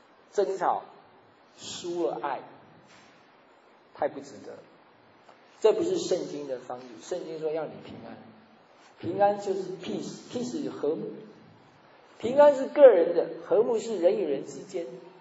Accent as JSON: {"language": "Chinese", "country": "Taiwan", "said": "特别我们台湾人"}